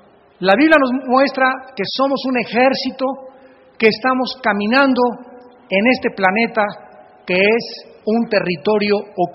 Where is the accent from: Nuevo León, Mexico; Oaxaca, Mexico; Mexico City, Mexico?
Oaxaca, Mexico; born there; Yo nací en Oaxaca